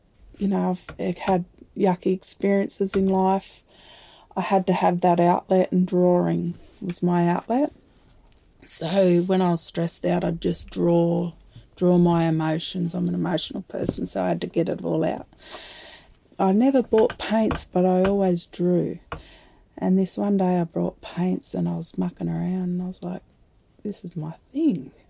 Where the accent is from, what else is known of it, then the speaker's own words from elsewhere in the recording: Sydney, New South Wales, Australia; I was born in Sydney, Crown Street Women's Hospital